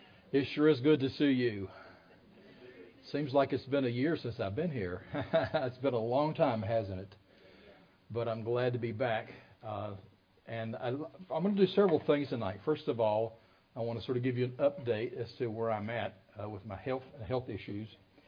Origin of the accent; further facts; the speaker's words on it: United States; it's because, not because I'm from Franklin County." Locals, you'll know what I mean by that, the moonshine capital of the world.